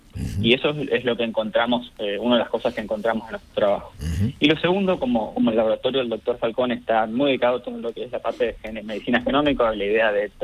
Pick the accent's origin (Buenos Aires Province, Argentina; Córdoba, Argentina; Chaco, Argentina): Chaco, Argentina; Resistencia; born there; nací en Resistencia, en Chaco, y hice la universidad en la Universidad Nacional del Nordeste, que es en, que en Corrientes.